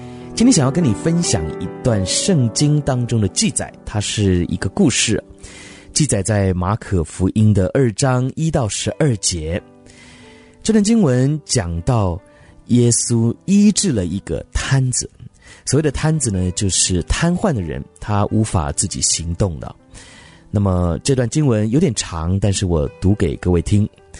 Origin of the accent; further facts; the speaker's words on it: Taiwan; moved away as an adult; 我从小在台湾长大，那之后呢才来北美工作，虽然呢在北美也生活了十多年